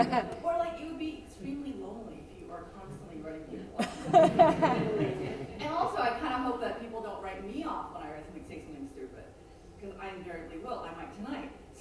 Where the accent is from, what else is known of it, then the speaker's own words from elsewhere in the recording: New York City, New York, United States; I grew up very modestly in Queens, New York.